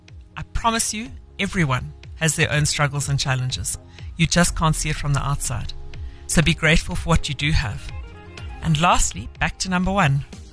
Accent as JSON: {"language": "English", "region": "Eastern Cape", "country": "South Africa", "tie": "born or raised there", "said": "I grew up on the Swartkops River."}